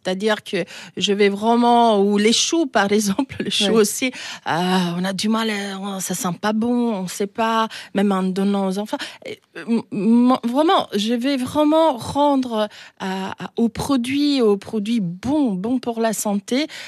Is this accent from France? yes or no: no; Rome, Lazio, Italy; born there; Et puis Rome, c'est ma ville, donc ma ville natale.